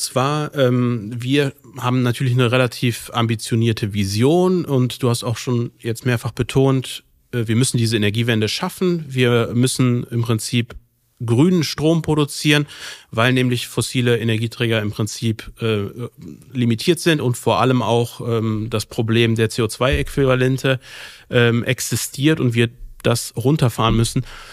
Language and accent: German; Solingen, North Rhine-Westphalia, Germany; in meiner Heimatstadt Solingen